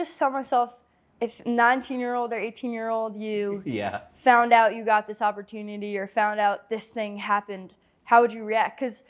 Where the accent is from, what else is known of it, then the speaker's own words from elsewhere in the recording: Connecticut, United States; I think that particularly with like growing up in Connecticut and going to private school, really small, rigorous, like academic college